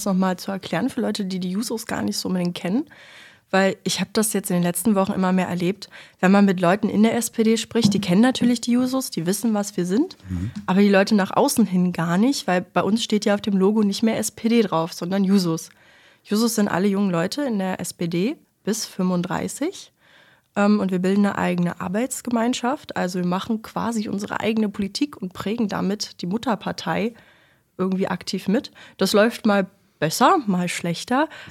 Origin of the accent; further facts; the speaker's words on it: Bötzow, Brandenburg, Germany; Wie gerade eben schon gesagt, ich komme aus Oberkrämer, genauer gesagt aus Bötzow. Und daher kenne ich Paul auch, weil wir sind erst zugezogen. Ich wohne schon, solange ich lebe, da.